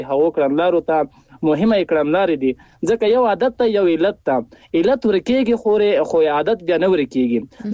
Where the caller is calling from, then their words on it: Paktia, Afghanistan; هغه هم له پکتیا احمد خیلو څخه.